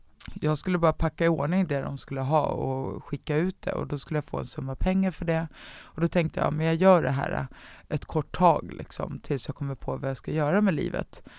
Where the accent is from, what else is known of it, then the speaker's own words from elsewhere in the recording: Dalen, Sweden; Och det är väl lite det också som handlar om vart jag är uppvuxen i Dalen.